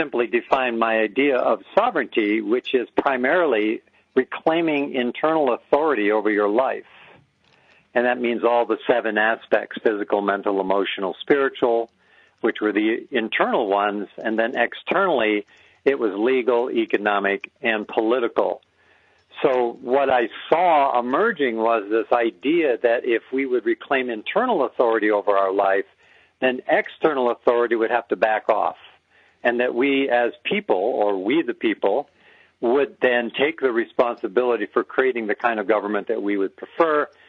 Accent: Detroit, Michigan, United States; Well, I was raised in Detroit

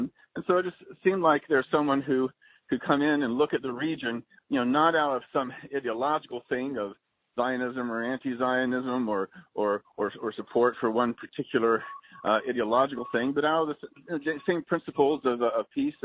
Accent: Chapel Hill, North Carolina, United States; And also growing up in Chapel Hill, university town, I got to meet a lot of my father's students who from the Middle East.

